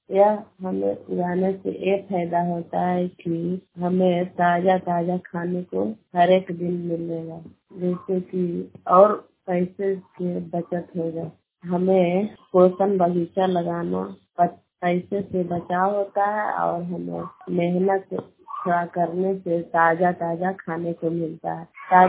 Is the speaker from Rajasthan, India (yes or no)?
no; Balapur, Bihar, India; और मैं बलापुर के रहने वाली हूँ। नादीगंज प्रखंड से नवादा जिला से हूँ।